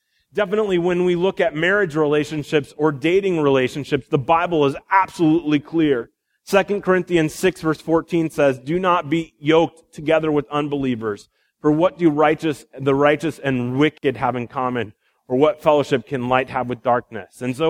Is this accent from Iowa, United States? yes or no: yes; Iowa, United States; And Gink and I grew up in Iowa.